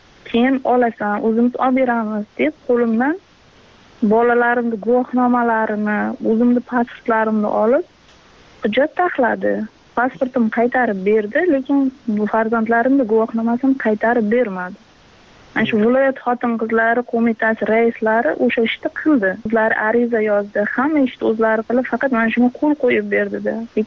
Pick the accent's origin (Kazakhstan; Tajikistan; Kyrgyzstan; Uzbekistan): Uzbekistan; Qamashi, Qashqadaryo Region; born there; Qashqadaryo viloyati Qamashi tumanida tug'ilganman.